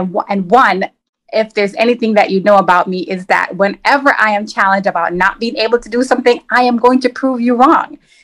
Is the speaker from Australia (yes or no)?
no; Jamaica; now in Atlanta, United States; I am currently in Atlanta, Georgia, where I have lived for the past 14 years, but I am originally from Jamaica. That is where I grew up.